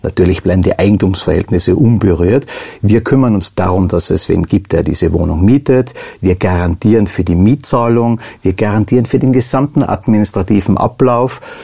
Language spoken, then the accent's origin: German; Innsbruck, Tyrol, Austria; born there; bin gebürtiger Innsbrucker, bin Vater von 3 Kindern, 2 Töchter, einen Sohn.